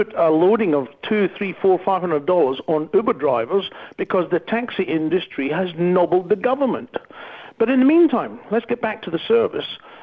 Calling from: Perth, Western Australia, Australia; I'm calling from Perth, WA.

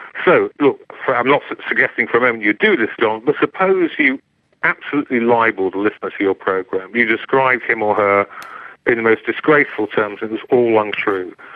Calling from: London, United Kingdom; certainly in Britain, and I'm talking from London

